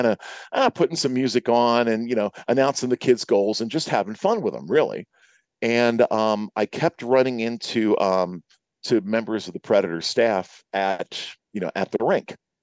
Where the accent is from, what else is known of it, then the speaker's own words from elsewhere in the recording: Philadelphia, Pennsylvania, United States; Honestly, I grew up in the Philadelphia area